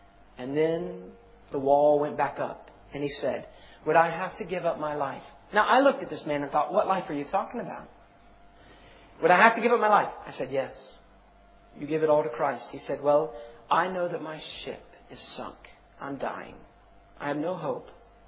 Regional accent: United States; Well, as an American, here's how I think of it. I live in North Mississippi.

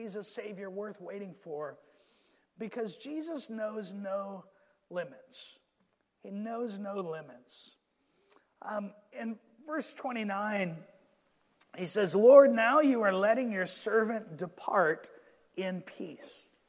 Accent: Georgia, United States; You know, I grew up in Georgia, and in Georgia, as I was growing up, most people went to church.

